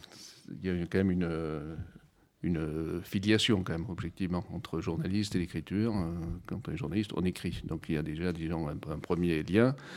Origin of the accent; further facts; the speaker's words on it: Bordeaux, Nouvelle-Aquitaine, France; Je connais parce que je suis bordelais